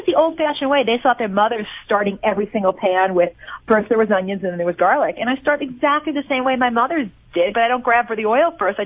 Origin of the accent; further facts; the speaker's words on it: New York, United States; Yeah, I guess growing up in New York, I loved calzones